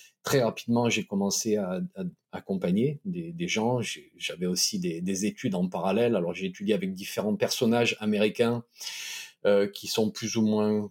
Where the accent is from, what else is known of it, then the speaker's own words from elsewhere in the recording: France; alors tu imagines utiliser ce terme chez nous en France, c'est juste complètement hors de question.